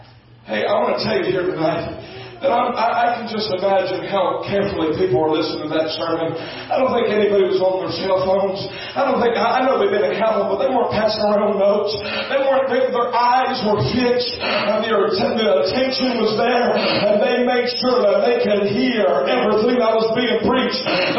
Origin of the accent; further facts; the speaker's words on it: Indiana, United States; now in Florida, United States; And I remember as a young boy, I grew up in Indiana, and we'd fly to Florida all the time.